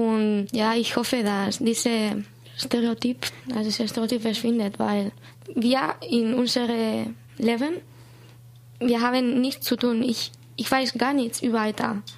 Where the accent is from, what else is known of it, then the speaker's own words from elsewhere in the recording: San Sebastián, Basque Country, Spain; German is a second language; ich komme aus Baskenland, aus San Sebastian.